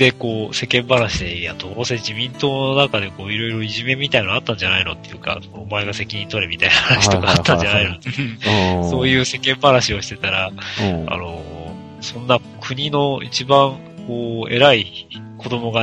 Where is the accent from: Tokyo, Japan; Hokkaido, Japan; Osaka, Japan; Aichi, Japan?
Hokkaido, Japan; 北海道生まれ、北海道育ちなんですけど